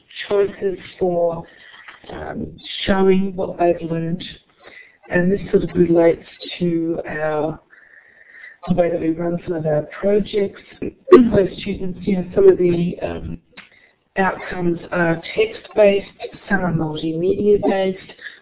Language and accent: English; Melbourne, Victoria, Australia; And welcome to Carol, who's from Melbourne, my hometown.